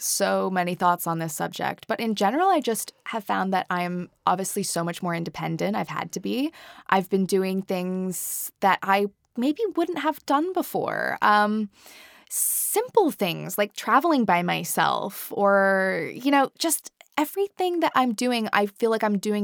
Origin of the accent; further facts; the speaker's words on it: Canada; moved away as an adult; now in London, United Kingdom; I moved to the UK when I was 19 from Canada. So I moved away from my entire family and I kind of started everything new here in the UK.